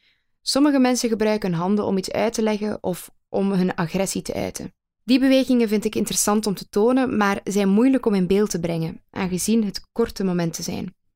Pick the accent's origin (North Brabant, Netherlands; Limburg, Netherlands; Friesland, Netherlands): Limburg, Netherlands; ik kom zelf uit Limburg, vlakbij de Brunsummerheide, waar Nicky Verstappen verdween.